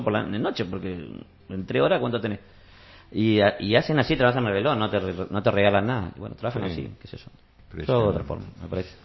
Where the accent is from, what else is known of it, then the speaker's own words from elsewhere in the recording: Chaco, Argentina; Yo, por ejemplo, soy del norte y nací en el Chaco, ¿viste?